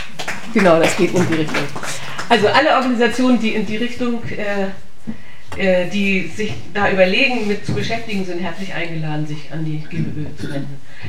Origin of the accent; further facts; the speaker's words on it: Hamburg, Germany; Ich komme aus Hamburg, ne?